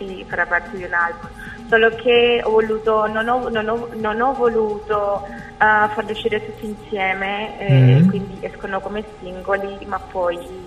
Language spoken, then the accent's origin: Italian; Cuba; accent: Latin, Cuban; Italian is a second language; now in Italy; Beh, io sono cubana, mm-hmm. Vivo in Italia da sei anni, mm-hmm. Ho sempre cantato in spagnolo e un anno fa ho deciso di cominciare a cantare in italiano